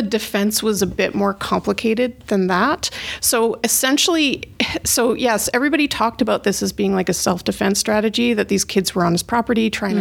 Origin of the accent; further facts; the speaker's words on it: Saskatchewan, Canada; So I grew up in Saskatchewan. I'm a white settler lady. that grew up in Treaty 6 territory